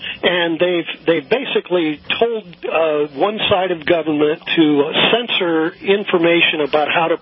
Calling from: California, United States; I'm calling you from California

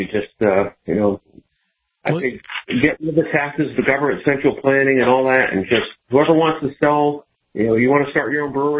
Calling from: Madison, Connecticut, United States; I'm calling from Connecticut.

